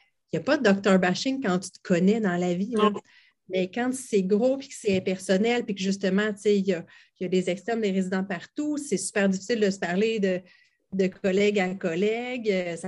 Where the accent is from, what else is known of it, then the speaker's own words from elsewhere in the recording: Montreal, Quebec, Canada; Moi, je suis vraiment une fille, même si j'ai grandi à Montréal, mais je suis une fille de petite place.